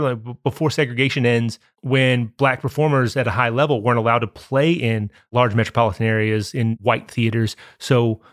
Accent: Kentucky, United States; I grew up Catholic in Marion County. And when I was growing up, it was more than half of the county was practicing Catholic or culturally Catholic anyway.

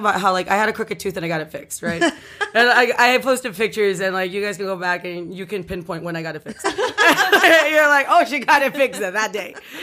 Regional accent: San Juan, Texas, United States; San Juan, Texas, next to McAllen, Texas.

